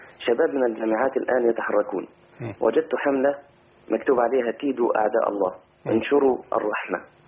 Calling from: Alexandria, Alexandria Governorate, Egypt; أنا أراسلكم من الإسكندرية

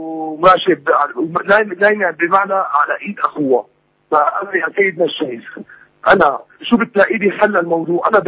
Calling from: Syria; أنا من سوريا،

